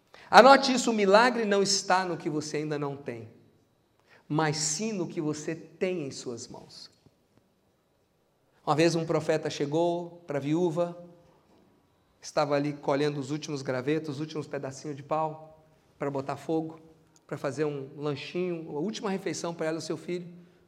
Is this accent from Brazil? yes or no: yes; Brazil; aquela foto do óleo de bacalhau que a gente cresceu bebendo no Brasil